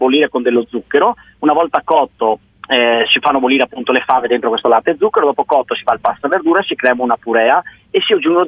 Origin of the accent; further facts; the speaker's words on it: Venice, Veneto, Italy; Le lenticchie purtroppo noi nel nord, io sono veneziano